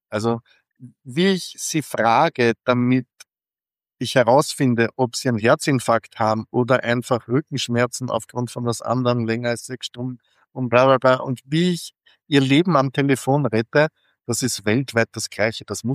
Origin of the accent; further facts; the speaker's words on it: Austria; als Österreicher sagen wir immer